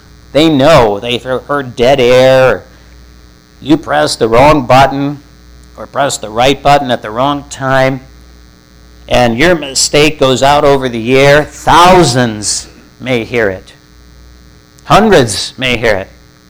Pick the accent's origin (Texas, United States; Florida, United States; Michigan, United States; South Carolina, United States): Michigan, United States; Detroit; We were raised in Detroit, my wife and I.